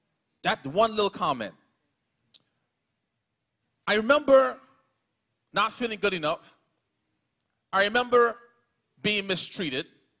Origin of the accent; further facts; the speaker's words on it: Bahamas; But growing up in the Bahamas, at the time that I was born and grew up there, Haitians weren't really respected or welcomed by some Bahamians. It's a fact. And so even though I was born in the country